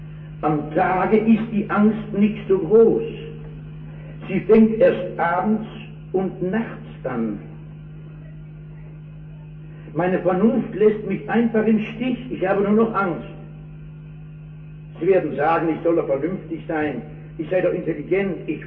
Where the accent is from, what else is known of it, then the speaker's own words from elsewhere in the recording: North Rhine-Westphalia, Germany; Ich komme aus dem Ruhrgebiet.